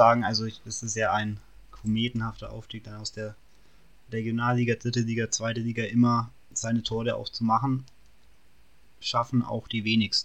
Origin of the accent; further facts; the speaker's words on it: Nuremberg, Bavaria, Germany; Wir sind ja aus Nürnberg